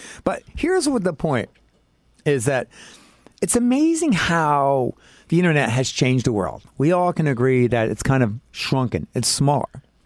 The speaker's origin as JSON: {"language": "English", "town": "Freehold", "region": "New Jersey", "country": "United States", "said": "I'm from Freehold, New Jersey, as I mentioned"}